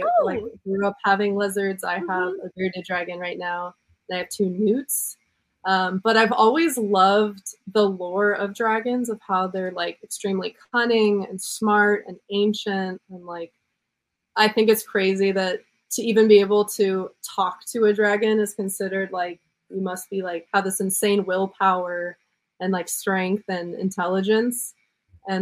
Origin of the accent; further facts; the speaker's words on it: San Diego, California, United States; So I grew up again in San Diego.